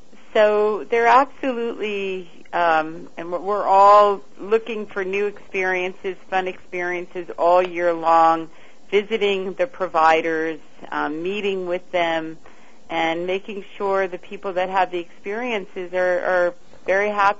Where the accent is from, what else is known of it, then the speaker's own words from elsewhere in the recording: New York City, New York, United States; No, I don't, but I did grow up here in New York.